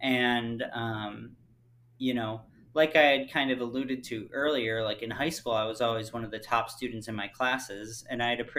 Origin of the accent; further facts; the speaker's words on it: Illinois, United States; decided I would take a break from school and live in Iowa so that I could get in-state tuition, since I was originally from Illinois.